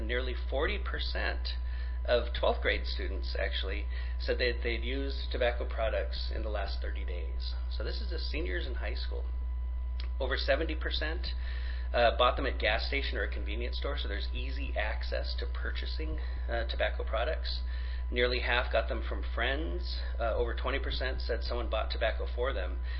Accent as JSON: {"language": "English", "town": "Pine Ridge", "region": "South Dakota", "country": "United States", "said": "And where I'm actually from Pine Ridge, South Dakota, and we did some site visits to places where they were doing daycare for babies and young children."}